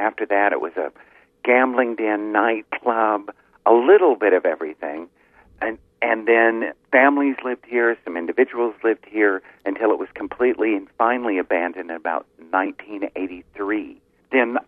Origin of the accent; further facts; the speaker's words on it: Oklahoma, United States; also born or lived in South Florida; I had moved back here. I was from Oklahoma, but I had moved back from South Florida.